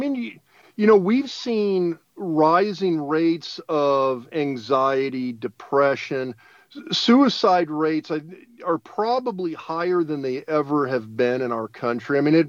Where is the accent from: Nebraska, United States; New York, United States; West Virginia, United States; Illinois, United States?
Nebraska, United States; Lincoln; I mean, I grew up in Lincoln, and Lawrence is smaller than Lincoln, but it's a Midwestern college town, and I know what that's like.